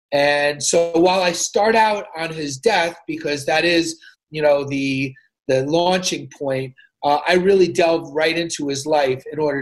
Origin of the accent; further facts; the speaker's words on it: New York, United States; But, you know, being a New Yorker, like, you know, he was one of us.